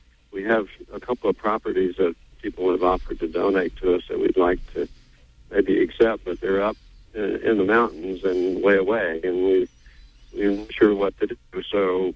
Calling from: Bangor, Maine, United States; I'm calling from Bangor.

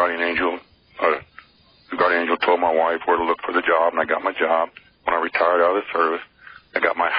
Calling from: Florence, Oregon, United States; I'm in Florence, Oregon.

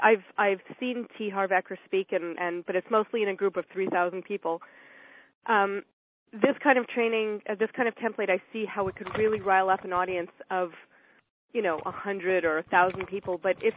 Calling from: Montreal, Quebec, Canada; I'm calling from Montreal.

